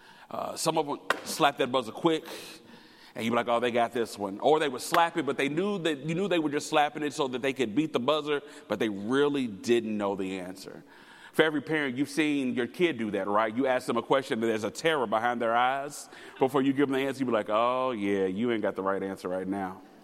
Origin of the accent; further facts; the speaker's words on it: Louisville, Kentucky, United States; So, y'all, as I shared with you, I grew up in Louisville, Kentucky. But during the summers, I spent my summers in a small town in Tennessee called Hartsville.